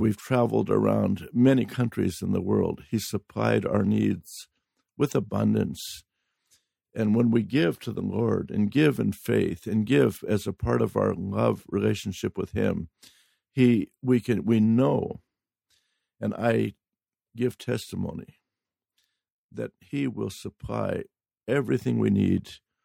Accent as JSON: {"language": "English", "region": "Oregon", "country": "United States", "tie": "born or raised there", "said": "And we were moving from California to my hometown in the state of Oregon."}